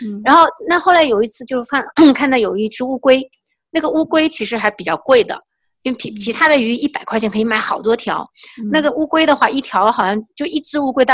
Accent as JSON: {"language": "Chinese", "region": "Jiangxi", "country": "China", "tie": "born or raised there", "said": "因为我们老家是在那个 江西哈，就是有水有河，而且很容易在市场上买到鱼啊、泥鳅啊、乌龟啊这些"}